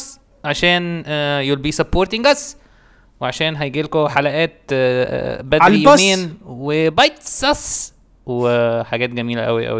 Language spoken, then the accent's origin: Arabic; Egypt; انا حاسس عشان كده احنا كمصريين ضايعين خالص